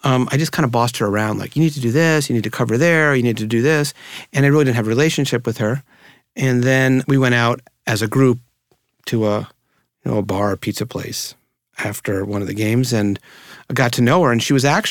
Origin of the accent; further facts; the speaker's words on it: Washington, District of Columbia, United States; I grew up in Washington, D.C., and this is now 1970-ish, that I have a recollection of.